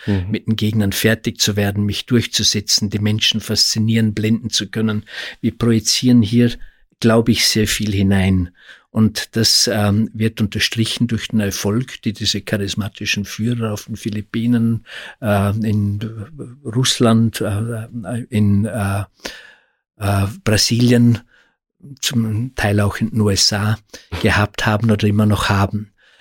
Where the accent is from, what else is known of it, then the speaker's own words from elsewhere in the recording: Austria; ist es zu einer psychischen Störung erklärt worden, bei uns in Österreich